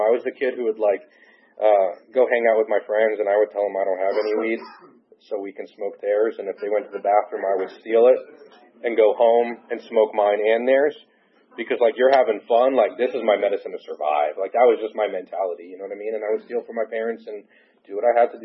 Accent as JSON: {"language": "English", "region": "New Jersey", "country": "United States", "tie": "born or raised there", "said": "So I grew up in New Jersey. I am the youngest of four loving parents, still married today."}